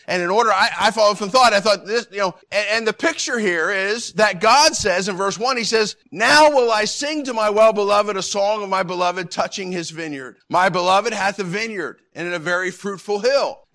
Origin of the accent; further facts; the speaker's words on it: Pennsylvania, United States; You know, growing up in Pennsylvania, my first job and job through high school was working for a farmer who had a roadside fruit and produce stand along the highway.